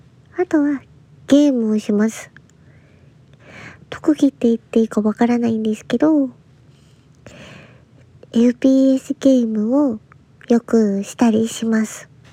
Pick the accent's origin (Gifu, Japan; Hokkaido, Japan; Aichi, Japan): Aichi, Japan; 出身地は愛知県です。